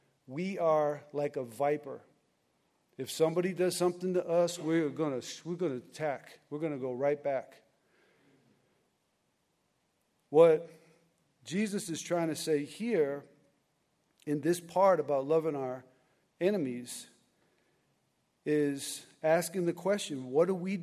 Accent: Connecticut, United States; I'm originally from Connecticut, and my wife is too.

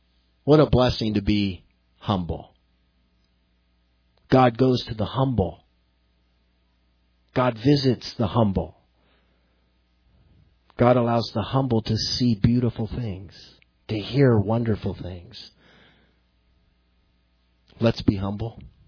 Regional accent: Albuquerque, New Mexico, United States; now in El Paso, United States; I know when I grew up in Albuquerque, there was a church that always had a living nativity scene.

